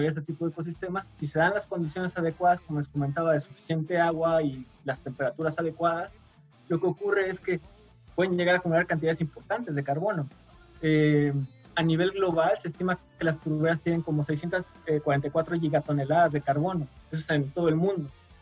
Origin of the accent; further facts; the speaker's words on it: Mexico; now in Punta Arenas, Chile; No solo soy de México, sino que soy de una zona tropical de México. Entonces el cambio de la zona tropical a la parte subantártica aquí en la región de Magallanes ha sido difícil.